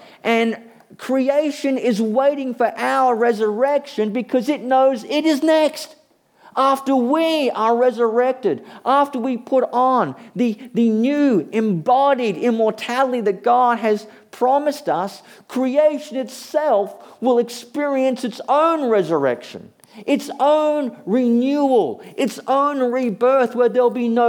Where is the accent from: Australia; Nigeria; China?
Australia; Queensland; I'm a Queenslander, so I have no idea what these words mean.